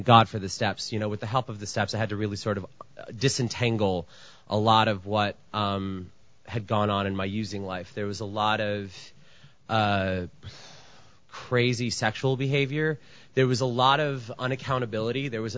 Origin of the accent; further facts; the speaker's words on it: New York, United States; I grew up in New York. I live in New York.